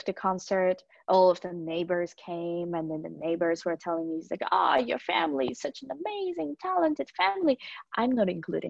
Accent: Tokyo, Japan; So I am from Tokyo, like you said. I was born into a musician's family. So my mom is a pianist. My dad is a clarinet player. My sister is also a piano player.

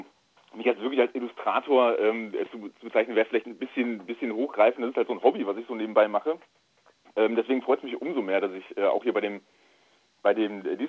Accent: Essen, North Rhine-Westphalia, Germany; now in Dortmund, Germany; Ich bin aus Dortmund, ursprünglich aus Essen, also so Ruhrgebiet

